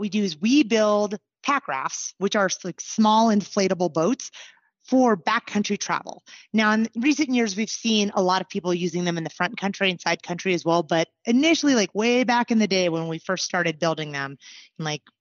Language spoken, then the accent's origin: English; Anchorage, Alaska, United States; Yes. I was born and raised in Anchorage.